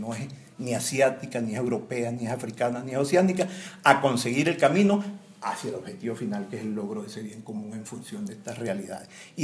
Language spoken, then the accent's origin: Spanish; Venezuela; Nosotros tenemos el privilegio como venezolanos de una base filosófica, social y política propia